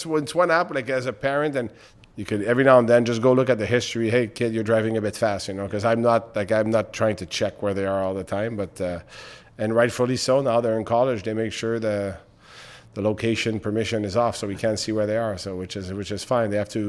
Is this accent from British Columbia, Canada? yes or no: no; Montreal, Quebec, Canada; Well, listen, I grew up in Montreal